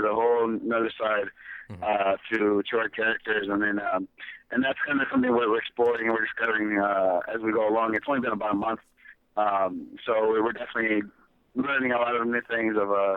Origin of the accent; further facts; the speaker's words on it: West Coast, United States; I'm from the West Coast, so like Arizona was always a place I used to come to a lot.